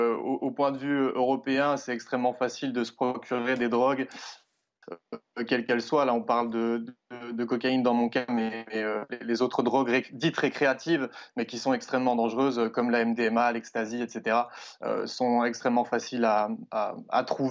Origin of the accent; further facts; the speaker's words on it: Belgium; Légère précision, je suis belge, mais je connais aussi très bien la France